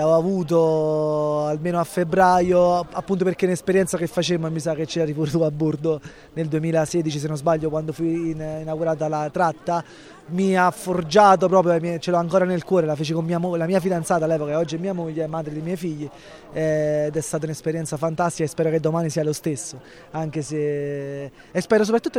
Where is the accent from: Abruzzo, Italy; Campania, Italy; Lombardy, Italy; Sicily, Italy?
Campania, Italy; E per me, capito, che sono irpino, dico, non abbiamo nulla da invidiare paesaggisticamente a tutto il territorio mondiale.